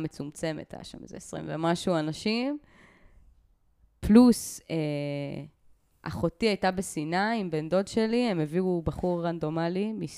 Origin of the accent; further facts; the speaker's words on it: Haifa, Haifa District, Israel; born there; כאן נולדתי, כאן נולדו לי ילדיי, כאן בניתי.